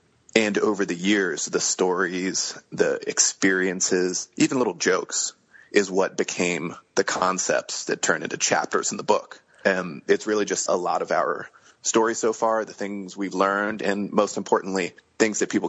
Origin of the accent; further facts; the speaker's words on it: Washington, D.C. area, United States; I mean, we're middle-class family growing up in the Washington, D.C. suburbs.